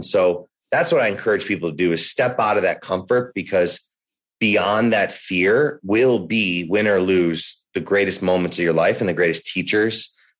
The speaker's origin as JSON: {"language": "English", "town": "Chicago", "region": "Illinois", "country": "United States", "tie": "born or raised there", "said": "So I've been an athlete since I was a little kid, since Angie and I grew up in Chicago."}